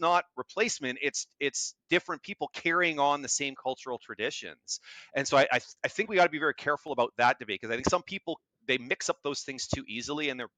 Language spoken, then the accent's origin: English; Kitchener, Ontario, Canada; my dad's side of the family is German Canadian. I'm from Kitchener, Ontario. It says old German Canadian community.